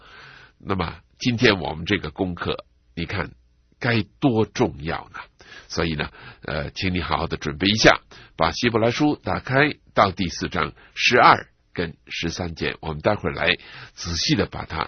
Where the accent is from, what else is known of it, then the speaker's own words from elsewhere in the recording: China; 我又想起我们中国人呢，有些时候叫那个方向，叫路向